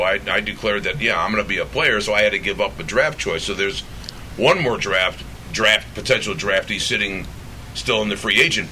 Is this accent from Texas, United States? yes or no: no; Mentor, Ohio, United States; I'm from Mentor, Ohio.